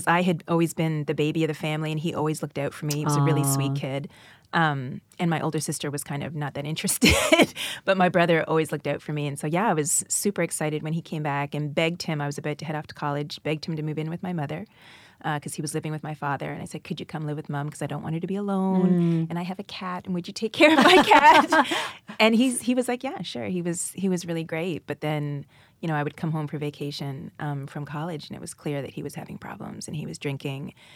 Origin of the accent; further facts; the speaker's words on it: Pickering, Ontario, Canada; I was living in Pickering, which is east of Toronto, and it was a semi-rural area that was being turned into subdivision